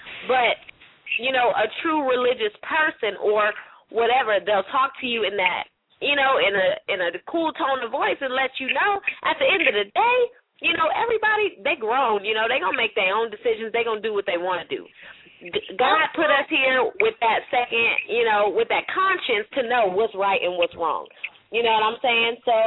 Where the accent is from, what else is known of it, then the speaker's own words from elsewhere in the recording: San Francisco, California, United States; I'm from San Francisco, so I was raised, don't judge, you know, don't judge something you don't understand.